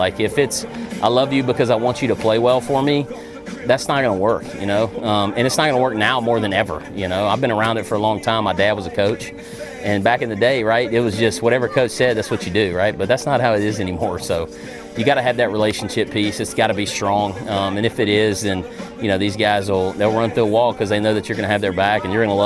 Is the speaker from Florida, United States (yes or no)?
no; Texas, United States; In West Texas, we're from East Texas, where it's kind of normal, but in West Texas, the wind's blowing every day, maybe 50 miles an hour.